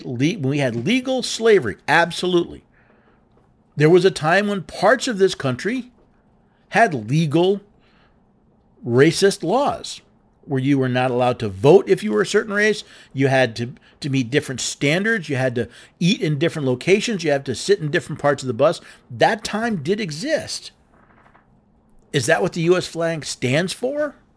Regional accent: New York City, New York, United States; I was born in Lower Manhattan. I spent the first 11 years of my life living in a neighborhood that was 49% Black, 49% Puerto Rican, 2% everything else.

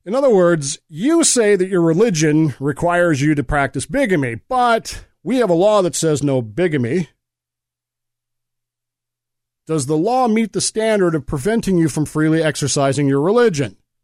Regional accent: Utah, United States; I've been to Utah. I grew up in Utah.

